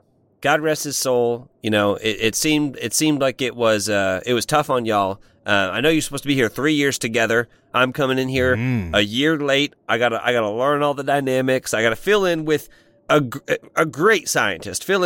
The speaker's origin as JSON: {"language": "English", "region": "Indiana", "country": "United States", "said": "Because I'm not from the Ozarks, but I'm just from like southern Indiana."}